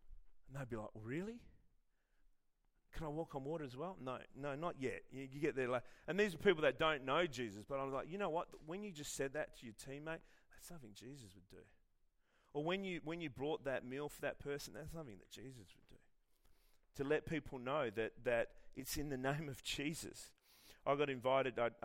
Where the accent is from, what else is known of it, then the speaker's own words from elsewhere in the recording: Armadale, Western Australia, Australia; I went to Armidale. I grew up in Armidale, Kelmscott High School.